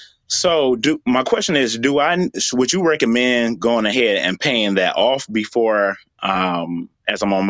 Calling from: Detroit, Michigan, United States; Yep, so I'm calling from Detroit.

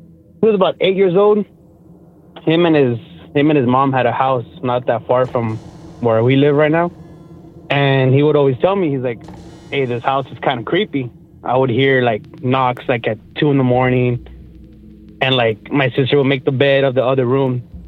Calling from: McAllen, Texas, United States; Yeah, I'm calling from McAllen, Texas.

